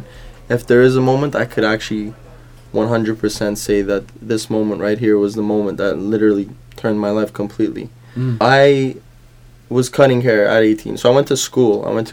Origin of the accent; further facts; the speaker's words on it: Montreal, Quebec, Canada; now in Toronto, Canada; I'm from Montreal, Canada, and I'm a stylist at Glassbox Barbershop now in Toronto. I've been here for the last 3 years